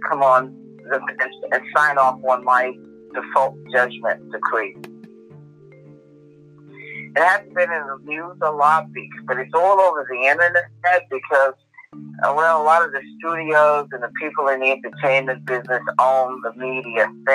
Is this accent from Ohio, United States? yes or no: no; New York City, New York, United States; So I'm a New Yorker, and I love New York, and whenever I go to New York, my peeps, they all are very, very happy to see me.